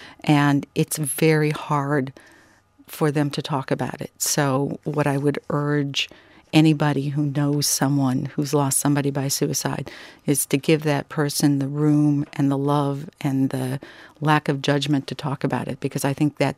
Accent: Minnesota, United States; I grew up in Minnesota, and there's always this apocryphal story about people being lost in a snowstorm.

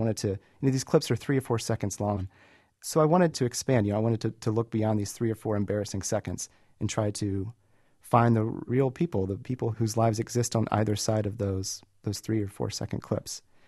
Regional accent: the South, United States; accent: Southern; I would say the stories maybe are a lot like my accent now. There's this slight Southern accent to the stories that's kind of inevitable.

